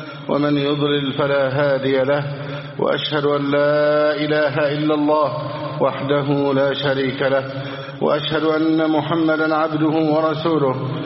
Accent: Egypt; لا سيما بلدنا مصر التي يحاول الأعداء الإحاطة بحدودها من كل جانب

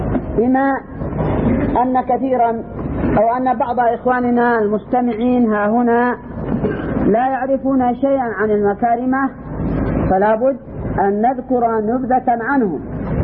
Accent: Yemen; الصليحيون عندنا في اليمن هم، وهكذا.

